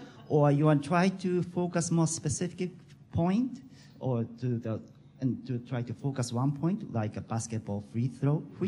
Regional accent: Japan; English is a second language; Hello. I'm a Japanese Maxwell student. I'm from Politicians Ward.

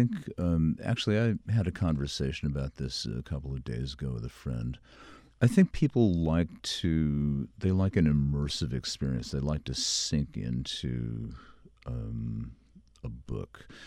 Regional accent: Connecticut, United States; also born or lived in Granville, United States / Virginia; I grew up in Connecticut. I lived in, I've had a house in Granville, New York for many years, since 1985. I lived for a couple of years in Virginia, but aside from that, it's all been the Northeast.

